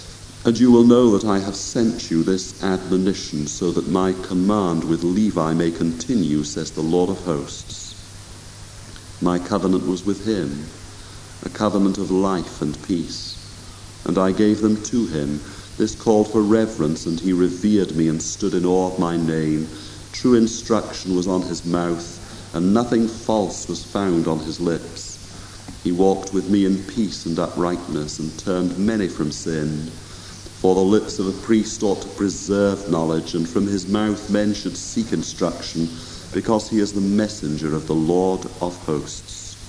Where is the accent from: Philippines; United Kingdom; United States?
United Kingdom; Arbroath, Scotland; I remember as a boy, I was brought up in Arbroath on the east coast of Scotland, just above Dundee.